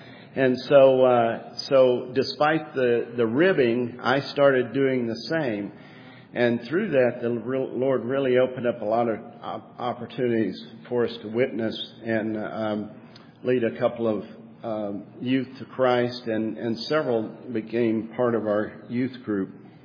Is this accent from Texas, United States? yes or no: no; Bearden, Arkansas, United States; I grew up in Bearden, Arkansas, a small town in southern Arkansas, next to the big city of Camden